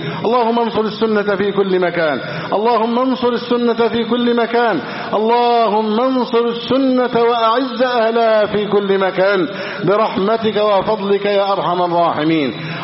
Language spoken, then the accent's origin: Arabic; Egypt; اللهم احفظ بلدنا مصر وسائر بلاد المسلمين،